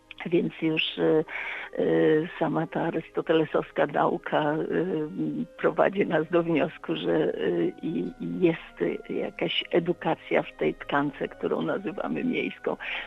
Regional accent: Gdańsk, Pomeranian Voivodeship, Poland; wiedząc, że jestem gdańszczanką i zakochaną

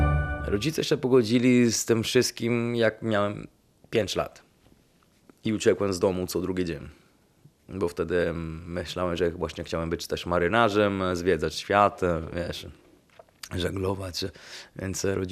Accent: Venice, Veneto, Italy; Polish is a second language; Skąd jesteś? Z Wenecji, z Włoch.

